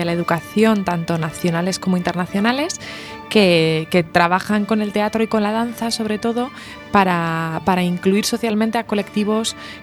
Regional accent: Valladolid, Castile and León, Spain; Que soy de Valladolid también.

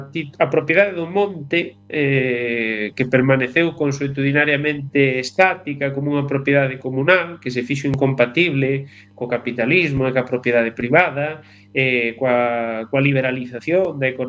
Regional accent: Santiago de Rubiás, Galicia, Spain; Santiago de Rubiás, a miña aldea capital, Santiago de Rubiá, Santiago dos Mistos, que é a denominación histórica

